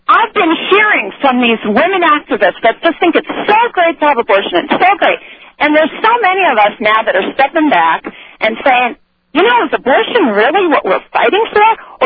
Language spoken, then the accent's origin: English; New Hampshire, United States; I am originally from New Hampshire, and the caller really has a point because it really is cold.